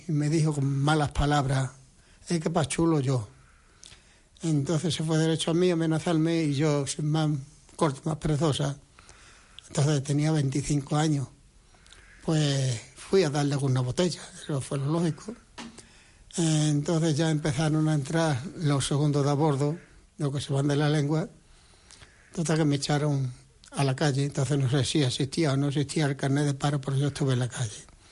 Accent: Zafra, Extremadura, Spain; now in Catalonia, Spain; yo como extremeño, como pacense, pues estoy muy orgulloso de mi pueblo, en que llevo 45 años en Cataluña, pero mi tierra la he hecho mucho de menos.

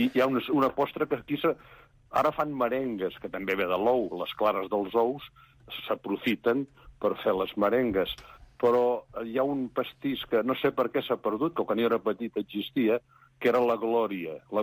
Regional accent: Vilanova i la Geltrú, Catalonia, Spain; com a totes les cases de Vilanova, soc de Vilanova i la Geltrú

